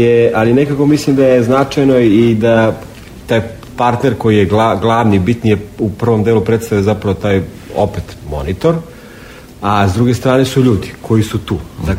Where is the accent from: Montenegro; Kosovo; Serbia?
Serbia; Kragujevac, Šumadija and Western Serbia; born there; now in Belgrade, Serbia; ja sam Srbin koji živi u Beogradu, rodio se u Kragujevcu